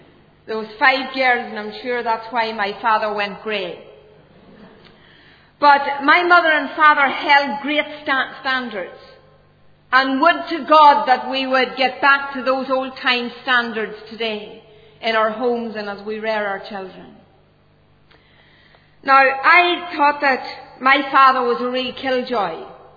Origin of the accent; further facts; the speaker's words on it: Ulster, Ireland; I was born and reared in the south of Ireland. I make absolutely no apologies for that great fact. I was born in County Cavan, and I was reared in a home that didn't know the Lord Jesus Christ as Saviour.